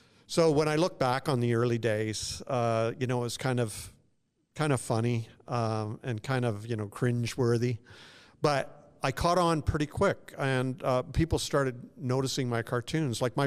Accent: Canada; I was born and raised in Canada mostly. Grew up in a religious home, Christian home

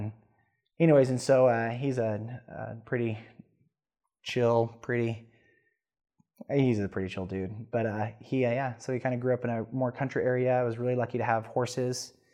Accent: Spanish Fork, Utah, United States; But I grew up in Spanish Fork, had a great family, grew up in a very religious Mormon upbringing.

